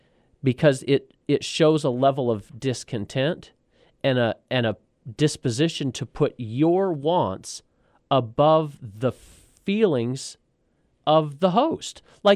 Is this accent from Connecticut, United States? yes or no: no; Oregon, United States; So when I say out there, I'm talking about where I was raised in Oregon.